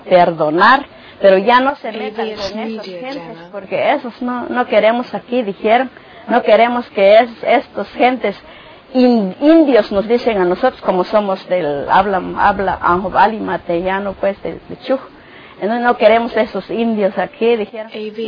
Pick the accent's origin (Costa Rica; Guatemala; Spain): Guatemala; San Mateo; yo soy de aquí de San Mateo, vivo cerca